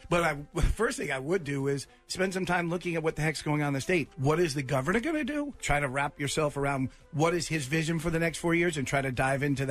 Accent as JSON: {"language": "English", "town": "Wilton", "region": "Connecticut", "country": "United States", "tie": "born or raised there", "said": "I grew up in down in Wilton. Like, going to Hartford was like going to another state."}